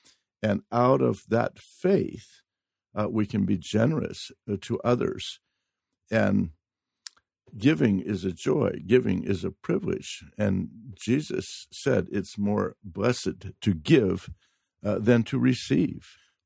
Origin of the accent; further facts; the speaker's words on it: Oregon, United States; And we were moving from California to my hometown in the state of Oregon.